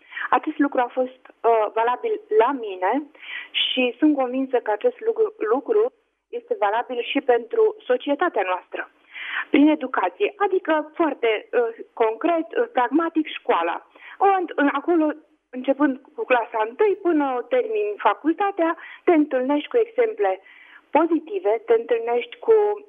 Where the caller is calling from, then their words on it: Tulcea, Tulcea County, Romania; Bună ziua, sunt din Tulcea.